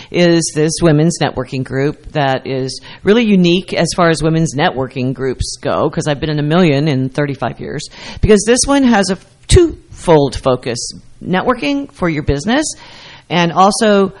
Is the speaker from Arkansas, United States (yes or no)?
yes; Arkansas, United States; also born or lived in California; now in New Jersey, United States; I'm from Arkansas